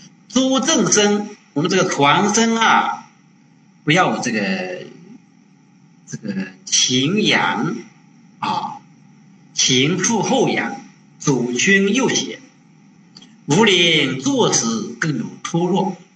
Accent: China; 这个修禅定的这个姿势，我们中国人向来的传统只有单旁，没有双旁。

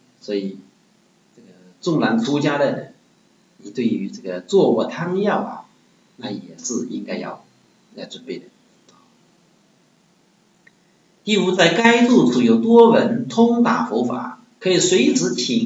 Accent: Wenzhou, Zhejiang, China; accent: Wenzhou; 这个莽呢我们温州话这个特古的莽样就是这个莽

